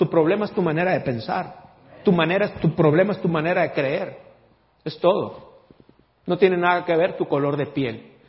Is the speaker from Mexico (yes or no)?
yes; Mexico; born there; muchos de nosotros que nacimos en México